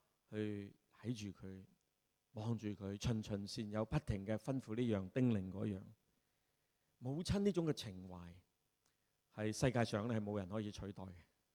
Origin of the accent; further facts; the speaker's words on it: Hong Kong; 我哋香港人